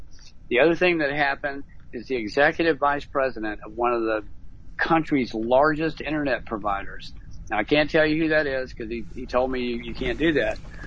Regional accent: United States; So this frustrated me as an American.

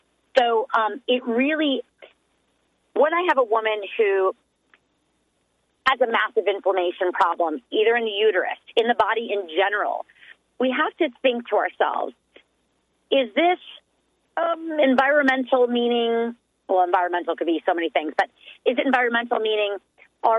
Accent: Scotland, United Kingdom; For me, I'm a gal who's wired hard. I'm Scottish. I'm very fiery.

